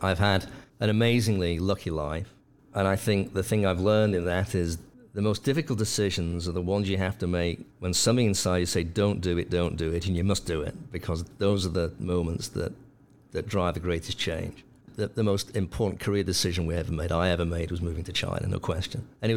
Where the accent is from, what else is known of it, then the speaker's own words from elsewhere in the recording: Manchester, North West England, United Kingdom; when I was growing up in Manchester.